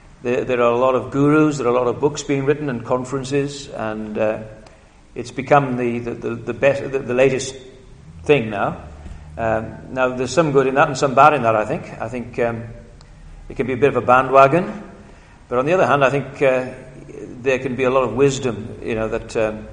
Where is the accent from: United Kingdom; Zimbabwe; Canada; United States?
United Kingdom; Wales; It's, me being Welsh again, it's prayer, it's preaching, and it's people.